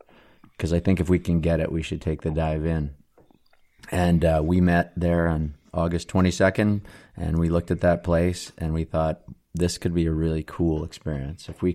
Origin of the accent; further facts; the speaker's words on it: Medicine Hat, Alberta, Canada; now in Kelowna, Canada; one of my buddies that I grew up with in Medicine Hat. I'm a Southern Alberta boy, but I've been in Kelowna for 26 years.